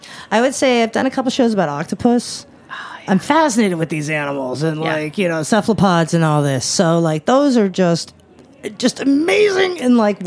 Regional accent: New York, United States; And I loved it as a New Yorker to be able to bring this urban legend to truth

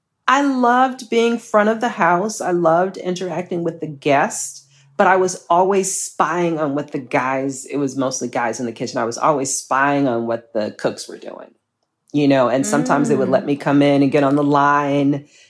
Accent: Chicago, Illinois, United States; born and raised here. I'm a Chicagoan through and through.

